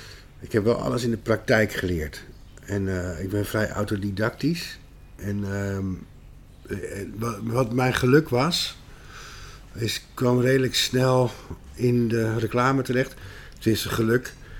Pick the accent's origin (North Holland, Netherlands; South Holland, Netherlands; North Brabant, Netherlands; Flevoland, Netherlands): South Holland, Netherlands; Schiedam; Ik kom uit Schiedam. Dat mag eigenlijk niemand weten.